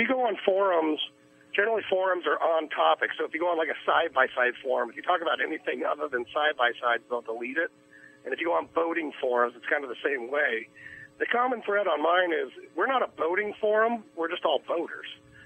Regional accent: San Diego, California, United States; now in Lake Havasu, United States; I owned a prototype aerospace machine shop down in San Diego. I actually grew up in San Diego my whole life

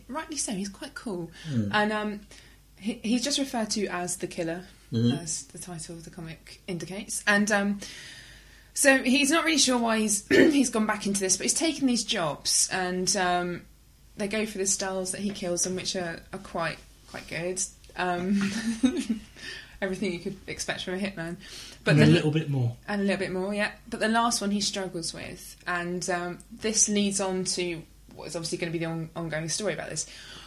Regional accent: England, United Kingdom; But I'm English.

